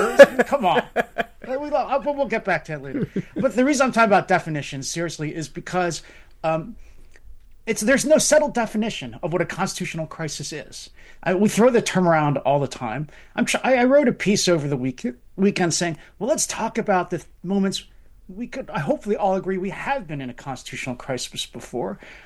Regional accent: Philadelphia, Pennsylvania, United States; You forgot to mention my most important qualification is I grew up in Philadelphia.

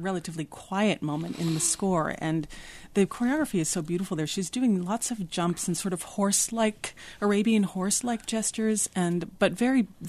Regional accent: New York City, New York, United States; Well, I was an opera kid as I was growing up in New York City.

